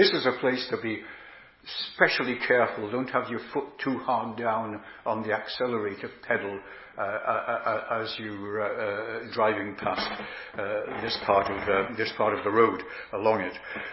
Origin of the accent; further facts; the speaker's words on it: Huddersfield, Yorkshire and the Humber, United Kingdom; in my hometown, Huddersfield, that's Yorkshire.